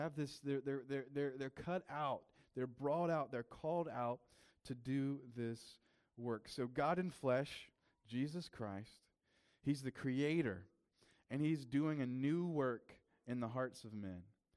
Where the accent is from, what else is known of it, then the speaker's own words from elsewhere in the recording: South Carolina, United States; This is something from kind of my hometown. We have this beautiful mountain. You guys know I'm like a hillbilly from South Carolina, right? So this is one of our mountains. It's called Table Rock.